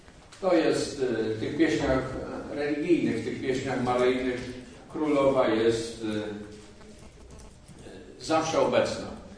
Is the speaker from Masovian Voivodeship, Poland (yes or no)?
yes; Płock, Masovian Voivodeship, Poland; jestem z Płocka